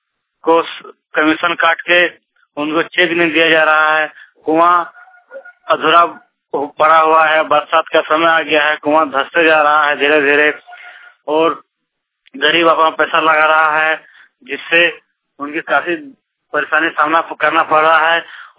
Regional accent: Udaipur, Jharkhand, India; मैं उदयपुर गांव का रहने वाला हूं, प्रखंड गोविंदपुर, जिला धनबाद।

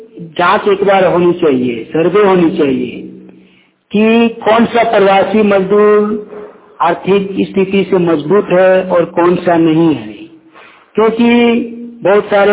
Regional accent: Kasmar, Jharkhand, India

